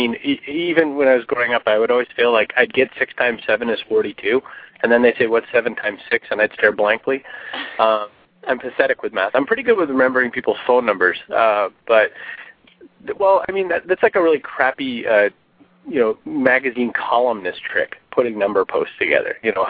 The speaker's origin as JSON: {"language": "English", "region": "Maine", "country": "United States", "said": "I mean, I was from Maine originally, so, I mean, they measure only in feet up there."}